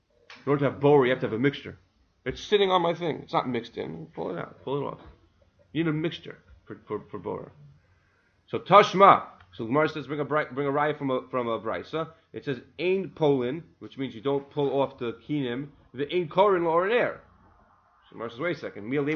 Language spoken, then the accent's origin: English; Brooklyn, New York, United States; But growing up in Flatbush, I know most people don't use the Erev